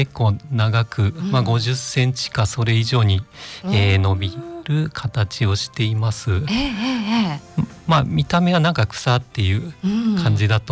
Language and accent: Japanese; Sapporo, Hokkaido, Japan; ずっと札幌でした。